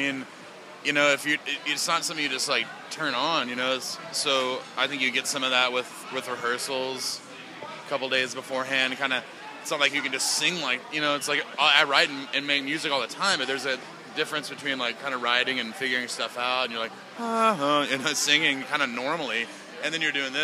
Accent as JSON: {"language": "English", "region": "Missouri", "country": "United States", "said": "Because, you know, I was a kid from Missouri. I went to New York City. I got to experience some stuff."}